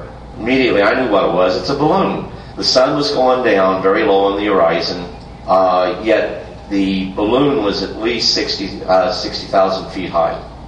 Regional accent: Roswell, New Mexico, United States; Now, I come from Roswell, New Mexico. You'd think we'd know what a weather balloon looks like.

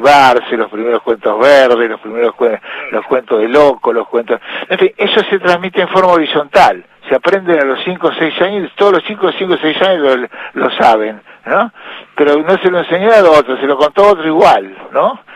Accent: González Chávez, Buenos Aires Province, Argentina; also born or lived in Mar del Plata; En Chávez, en González Chávez, acá en el sur de la provincia de Buenos Aires.

